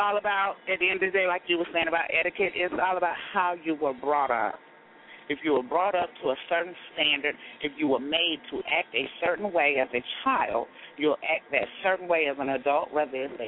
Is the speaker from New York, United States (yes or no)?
no; Atlanta, Georgia, United States; I am a transgender woman. … I'm from Atlanta.